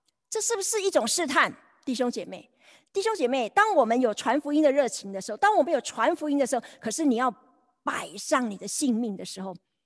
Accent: China; 我们看我们中国人得福音

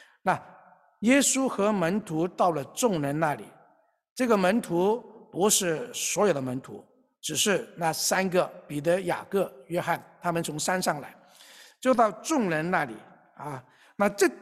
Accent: Hong Kong; 我是从香港来的

